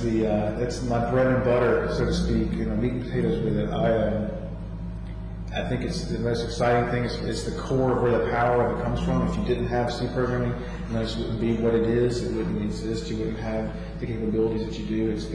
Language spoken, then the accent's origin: English; Birmingham, Alabama, United States; From Birmingham, Alabama.